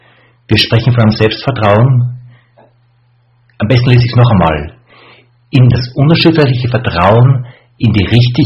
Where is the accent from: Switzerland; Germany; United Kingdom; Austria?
Austria; also born or lived in Vienna; was ich als Österreicher, vor allem von meiner Wiener Zeit, sehr gut kenne